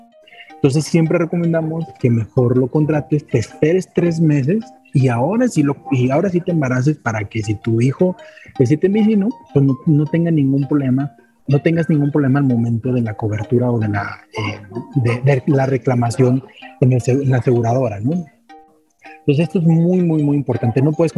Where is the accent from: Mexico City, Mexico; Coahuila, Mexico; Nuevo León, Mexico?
Nuevo León, Mexico; Monterrey; yo que soy de Monterrey